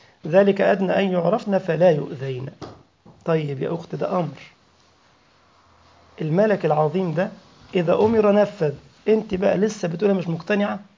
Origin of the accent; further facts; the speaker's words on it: Egypt; عندما وقف على نهر النيل في بلدنا مصر